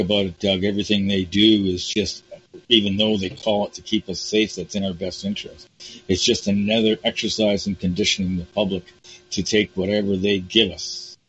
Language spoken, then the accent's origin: English; Toronto, Ontario, Canada; I was born and raised in that city, and you know what, Doug? When I was raised in Toronto